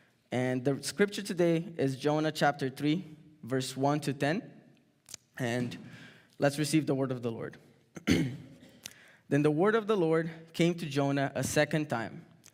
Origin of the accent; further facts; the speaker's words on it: Brazil; I'm from Brazil, as some of you may know and some of others may not.